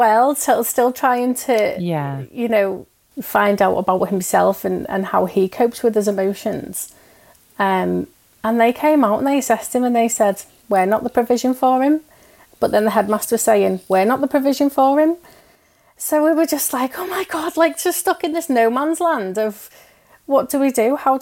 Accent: Wirral, North West England, United Kingdom; now in Hull, United Kingdom; obviously because I'm from the Wirral, but I live in Hull.

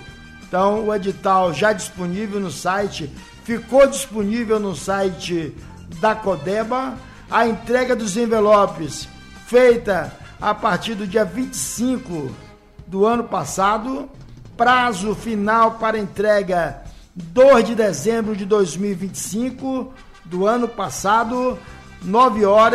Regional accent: Bahia, Brazil; O Vitória é a Bahia e eu sou baiano.

